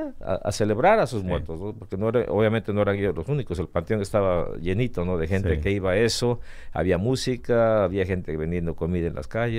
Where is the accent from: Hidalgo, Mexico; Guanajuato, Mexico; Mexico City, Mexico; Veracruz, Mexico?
Veracruz, Mexico; Orizaba; en el mercado de Orizaba, que es donde yo nací y donde viví